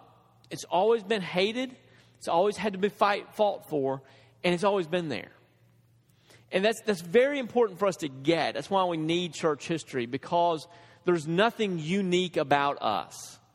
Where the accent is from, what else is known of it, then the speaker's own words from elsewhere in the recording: Dresden, Tennessee, United States; I grew up in Dresden, Tennessee, where we didn't have a lot of math. We did not offer any advanced math courses in our school.